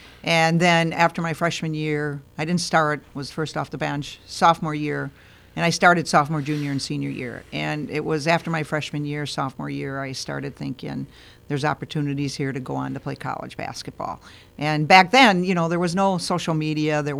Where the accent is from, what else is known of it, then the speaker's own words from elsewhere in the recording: Milwaukee, Wisconsin, United States; You know, so just many, many experiences and memories growing up in Milwaukee.